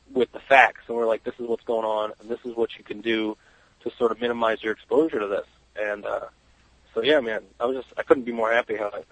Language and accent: English; Vermont, United States; also born or lived in Lowell, Massachusetts; Well, I went to we moved to Vermont when I was about six, but I was born in Lowell, Mass. And then we moved up to Vermont, and then I went down to boarding school for high school.